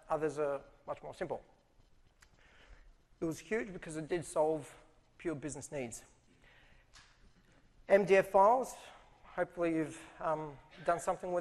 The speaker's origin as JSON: {"language": "English", "country": "Australia", "tie": "born or raised there", "said": "I grew up in Australia, that's why I don't speak like a Bulgarian."}